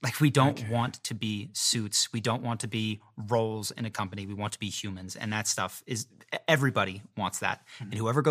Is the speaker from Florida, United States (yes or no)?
no; Philadelphia, Pennsylvania, United States; moved away as an adult; now in Los Angeles, United States; I grew up in Philadelphia, but I never really fit in there.